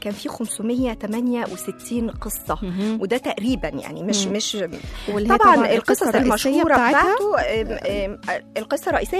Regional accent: Egypt; عندنا حتى إحنا كمصري

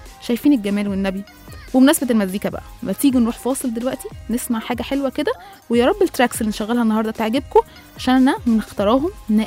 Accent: Egypt; أمريكا الحياة فيها مش زي عندنا، مختلفة شوية عن حياتنا كمصريين وكعرب

